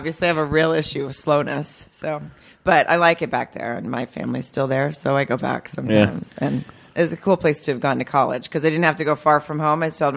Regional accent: Farmington, Arkansas, United States; Arkansas. It's a town called Farmington, right outside of Fayetteville.

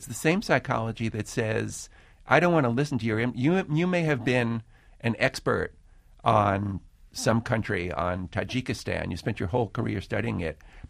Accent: United States; moved away as an adult; as a journalist working abroad, as an American now living and teaching abroad, I'm very aware that Americans are often the last to know what their country is doing.

